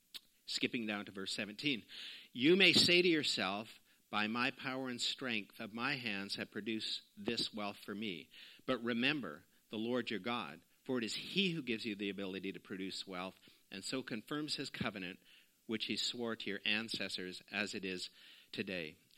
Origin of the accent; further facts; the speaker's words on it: Canada; I grew up in Canada here